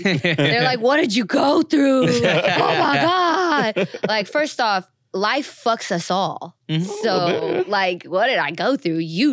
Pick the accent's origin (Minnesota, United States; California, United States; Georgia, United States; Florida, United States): California, United States; Pomona; born there; also born or lived in Inland Empire / New York; Yeah, no, IE, man. I was born in Pomona, and I don't know. I spent the longest amount of my life in IE, like 8 years. Mm-hmm. But I've always traveled. I lived in New York for like 7 years.